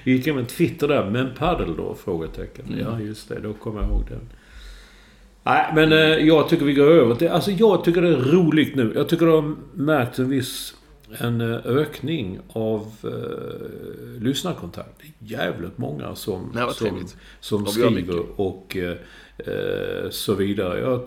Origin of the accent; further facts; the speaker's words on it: Sweden; så jag var ju svensk, men det är väldigt mycket svenska.